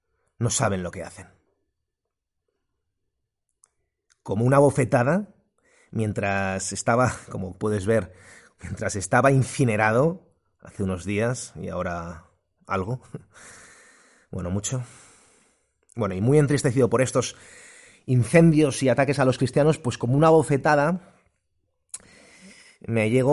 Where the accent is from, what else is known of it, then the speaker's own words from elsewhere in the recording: Spain; en mi país, España